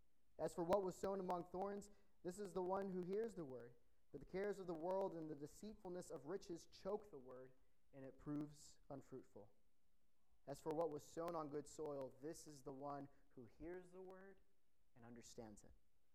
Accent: Texas, United States; now in New York, United States; My wife and I hail originally from Texas, so if there's any accent, I pray that you would forgive me and bear with it.

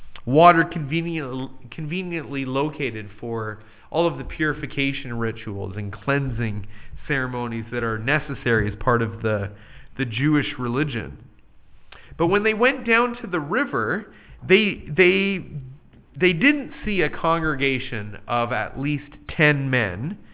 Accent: Ontario, Canada; moved away; also born or lived in Kentucky; I was the recipient of such a nickname when I moved to Kentucky from Ontario back in 2002.

